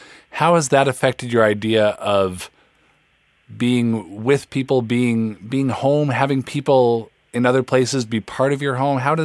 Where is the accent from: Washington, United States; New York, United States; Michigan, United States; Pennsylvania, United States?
Washington, United States; Seattle; But I grew up in Seattle, so I kind of accepted that. And then we moved back to the Midwest, where she's from